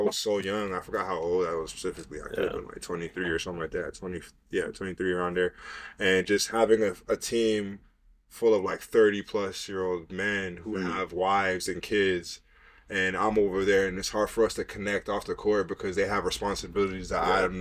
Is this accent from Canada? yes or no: yes; Canada; thinking that I'm soft because I'm from Canada